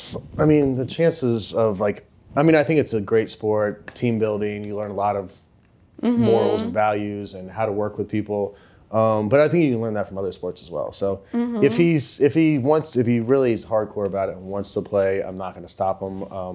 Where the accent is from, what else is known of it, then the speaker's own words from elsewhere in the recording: Indiana, United States; now in Nashville, United States; Southern Indiana.